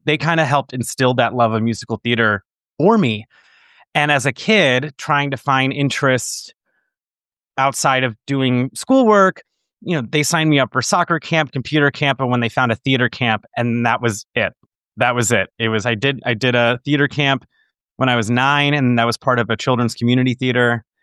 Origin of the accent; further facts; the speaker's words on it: Florida, United States; So even growing up in Florida, we would take these annual or every other year, take a trip to the city and, you know, do a bunch of touristy stuff.